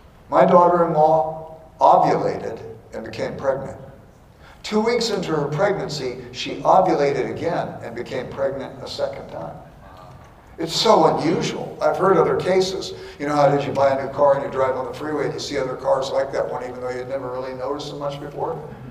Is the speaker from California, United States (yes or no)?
yes; California, United States; I grew up in Southern California. I never saw a firefly in my life